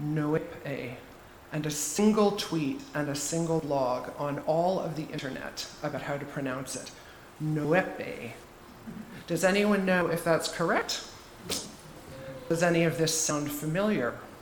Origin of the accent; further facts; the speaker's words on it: Baltimore, Maryland, United States; I grew up in Baltimore and spent parts of summers on Martha's Vineyard, which is an island off the coast of the state of Massachusetts in the northeastern U.S.